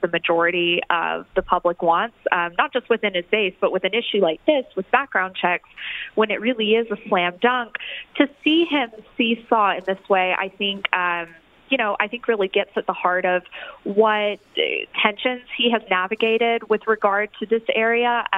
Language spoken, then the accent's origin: English; Tuscaloosa, Alabama, United States; I'm from Tuscaloosa, Alabama, born and raised there, and it's a very gun-friendly part of the country, to put it mildly.